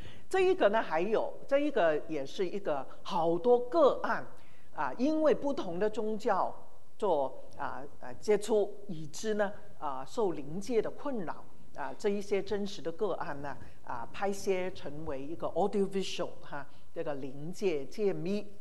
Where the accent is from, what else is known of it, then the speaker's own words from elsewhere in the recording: Hong Kong; born there; 他们逃难来到香港那么我们就在香港出生